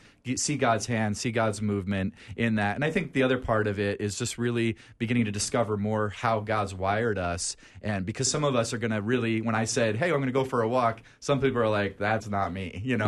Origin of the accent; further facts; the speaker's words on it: New Jersey, United States; I mean, I grew up on the East Coast, so right outside